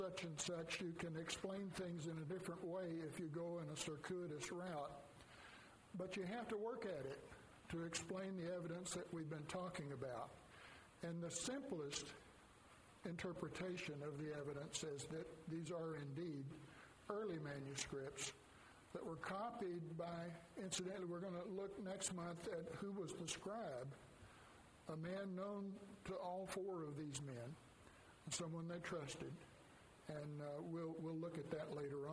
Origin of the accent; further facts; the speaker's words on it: Denton, Texas, United States; I grew up in Denton, so I know that area pretty well.